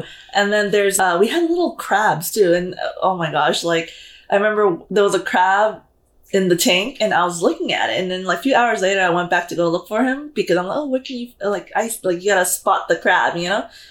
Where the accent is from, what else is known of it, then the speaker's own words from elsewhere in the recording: California, United States; Like, I grew up in the Bay most of my life, the Bay Area most of my life, and... like in Chinatown, they always have these like festivals.